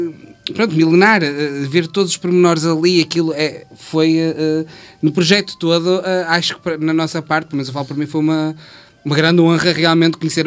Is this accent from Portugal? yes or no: yes; Rãs, Portugal; nós que nascemos ali em Rãs e sempre vivemos em Rãs, passávamos por ali